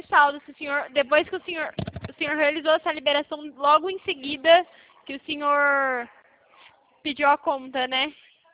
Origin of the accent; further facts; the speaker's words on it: Sinop, Mato Grosso, Brazil; Eu sou aqui de Sinop.